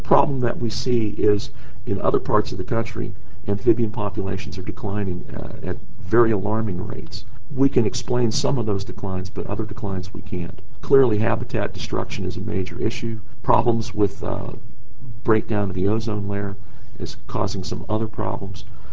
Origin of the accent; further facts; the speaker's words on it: Pennsylvania, United States; I grew up in Pennsylvania in mining country.